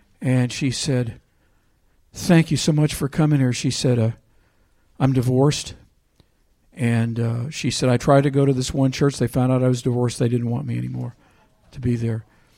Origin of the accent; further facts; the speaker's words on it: New Orleans, Louisiana, United States; well, you know, we're from New Orleans, and we're over here. We like to come here every so often.